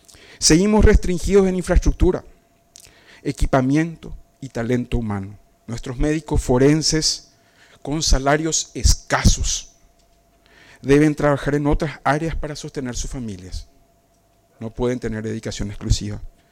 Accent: Paraguay; de la cual formo parte como representante paraguayo

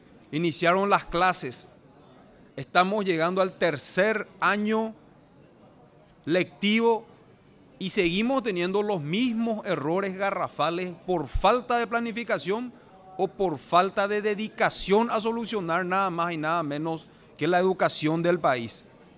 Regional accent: Paraguay; Realmente tenemos que preocuparnos, unirnos como paraguayos y denunciar esto.

